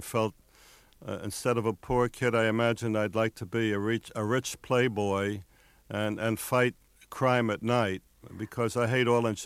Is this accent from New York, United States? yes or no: yes; Bronx, New York, United States; born or raised there